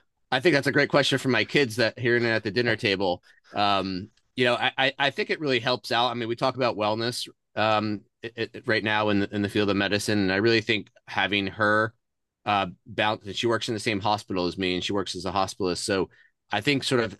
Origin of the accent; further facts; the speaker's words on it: New Jersey, United States; going to Memorial Sloan Kettering in New York City, which is close to where I grew up in New Jersey.